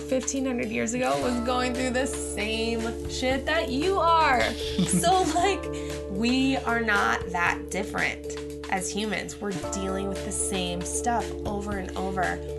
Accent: Lincoln, Nebraska, United States; So I grew up in Lincoln, Nebraska, and I had a very magical upbringing.

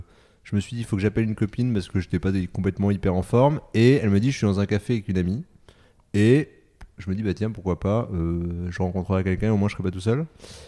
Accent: Paris, Île-de-France, France; j'ai 37 ans, maintenant 3 enfants, je suis français, je suis toujours vécu à Paris

